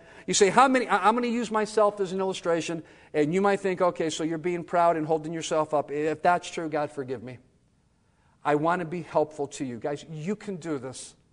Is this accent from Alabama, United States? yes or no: no; Cleveland, Ohio, United States; I know that because I'm from Cleveland and people in Greenville are nicer.